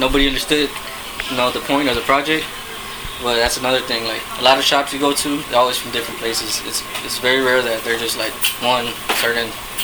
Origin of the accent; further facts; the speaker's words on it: Mexico; I'm from Mexico